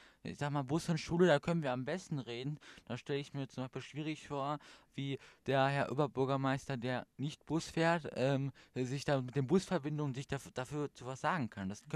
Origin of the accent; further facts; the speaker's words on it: Bottrop, North Rhine-Westphalia, Germany; Ich komme jetzt nicht aus Hauptbottrop, ich bin da eher abgelegen in Kicheln.